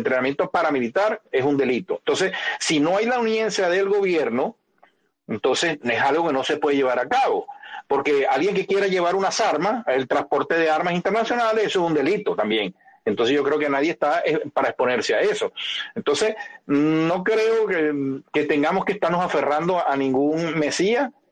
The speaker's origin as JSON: {"language": "Spanish", "country": "Venezuela", "said": "porque somos ciudadanos venezolanos"}